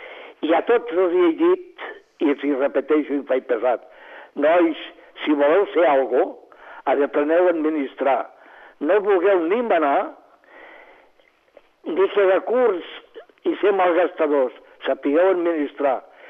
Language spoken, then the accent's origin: Catalan; Catalonia, Spain; demostrem que som catalans, i volem ser catalans